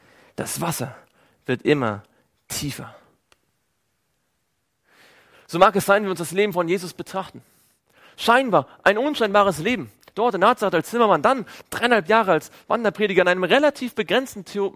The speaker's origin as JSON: {"language": "German", "region": "Baltic coast", "country": "Germany", "tie": "born or raised there", "said": "Übrigens, ich bin an der Ostsee groß geworden"}